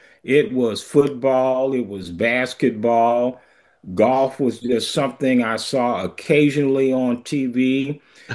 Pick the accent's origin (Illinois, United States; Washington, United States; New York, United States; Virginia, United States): Illinois, United States; Chicago; I'm a native Chicagoan, born